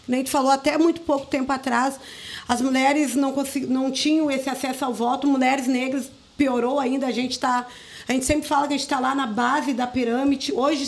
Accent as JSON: {"language": "Portuguese", "town": "São Lourenço do Sul", "region": "Rio Grande do Sul", "country": "Brazil", "tie": "born or raised there", "said": "porque eu não trabalho hoje aqui, sou cria de São Lourenço, mas eu trabalho na região dos Lagos, no Rio de Janeiro, eu vou e venho todos os meses."}